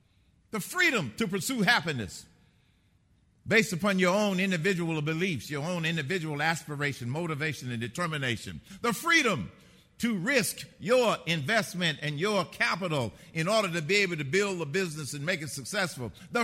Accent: Atlanta, Georgia, United States; When I was growing up in Atlanta, Georgia

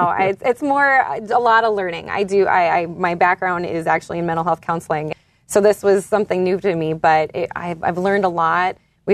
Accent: North Dakota, United States; when I say I'm from North Dakota

